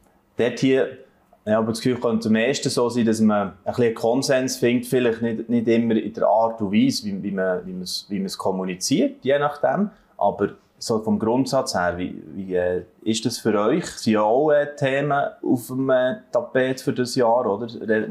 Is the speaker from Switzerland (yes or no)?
yes; Switzerland; Und bei uns in der Schweiz sagt der Bundesrat eben, es ist eigentlich gar nicht machbar